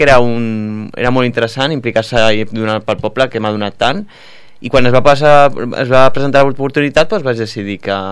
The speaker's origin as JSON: {"language": "Catalan", "town": "Mollet del Vallès", "region": "Catalonia", "country": "Spain", "tie": "born there", "lives_now": "Sant Feliu, Spain", "said": "jo com deies tu vaig néixer a Mollet, no?"}